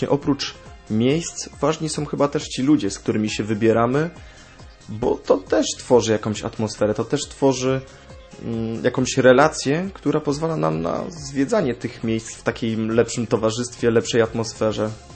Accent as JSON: {"language": "Polish", "town": "Toruń", "region": "Kuyavian-Pomeranian Voivodeship", "country": "Poland", "said": "sam osobiście pochodzę z Torunia, tak jak już wcześniej wspomniałem."}